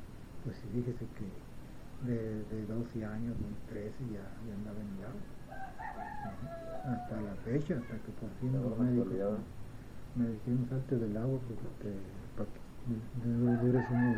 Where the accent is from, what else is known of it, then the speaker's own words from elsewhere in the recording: Guaymas, Sonora, Mexico; moved away as an adult; Aquí no, ya de allá cuando nos vinimos de Guaymas, ya venía yo, ya traía ya 18, 19 años, ¿no?